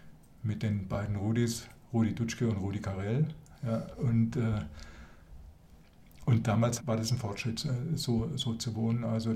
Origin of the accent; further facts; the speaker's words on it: Germany; accent: Alemannic; habe mich für Freiburg entschieden, weil mein alemannischer Akzent hier akzeptiert ist und nicht zur Frage führt, wo kommst denn du her? Ne? Und ist nicht so weit zu meiner alten Mutter.